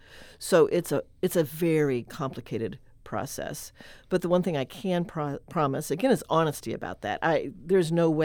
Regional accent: Columbia, Missouri, United States; I've lived in a town of 200. I've lived in a town of 112. I've lived in southeast Missouri, northwest Missouri, northeast Missouri, as well as St. Louis. I'm from Columbia. So I have a breadth of experience of people who live in Missouri and the different ways of life. I also am bilingual. I speak Spanish fluently.

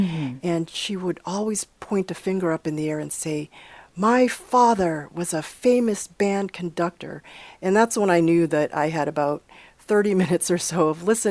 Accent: Boston, Massachusetts, United States; I grew up in Boston, Massachusetts, and really had very little connection to the Philippines or Filipino culture.

